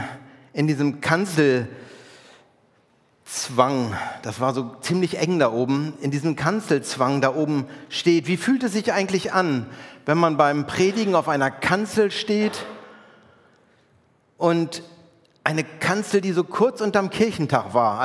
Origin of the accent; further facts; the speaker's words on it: Bergen, Lower Saxony, Germany; Ich bin in Bergen aufgewachsen, 80 Kilometer nördlich von hier. Und ich bin in der evangelisch-lutherischen St. Lamberti-Gemeinde getauft als Kind und konfirmiert worden.